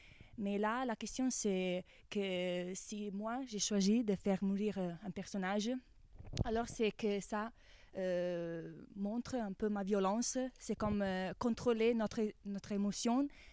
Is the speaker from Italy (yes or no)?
yes; Livorno, Tuscany, Italy; French is a second language; now in Nice, France; je suis une stagiaire italienne, je viens de la Toscane, de l'Italie, non, près de Florence, de Livorno, et je suis ici pour faire un stage dans le Théâtre National de Nice.